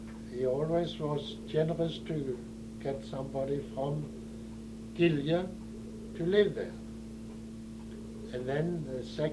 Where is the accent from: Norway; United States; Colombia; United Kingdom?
Norway; Stavanger, Rogaland; English is a second language; Yes, I grew up in Stavanger